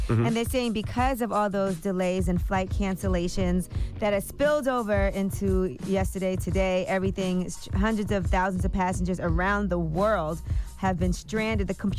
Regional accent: Brooklyn, New York, United States; I told you should have named the baby Flatbush because I'm from Flatbush in Brooklyn.

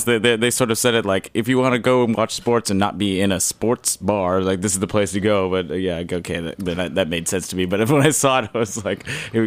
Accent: Oakland, California, United States; I'm from Oakland

